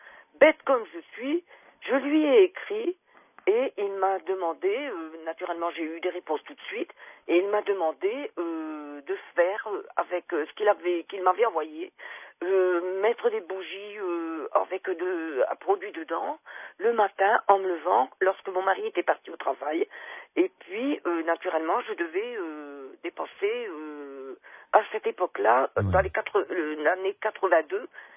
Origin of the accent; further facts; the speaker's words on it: Hauts-de-France, France; parce que je suis nordiste.